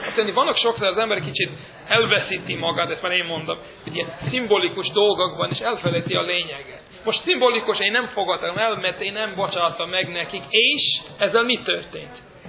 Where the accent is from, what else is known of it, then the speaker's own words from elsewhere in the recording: Brooklyn, New York, United States; ahol én felnőttem, ahol születtem és felnőttem, ott Williamsburgban, ott Brooklynban, ott mindenki, három vagy négy ember kivételével, mindenki a magyarországi, a magyar zsidó halakhoz túlélő, és annak a gyereké.